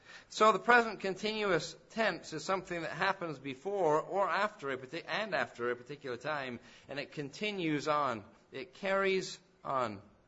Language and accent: English; England, United Kingdom; I grew up in England, and in England, sometime in September, I remember a special day of thanks.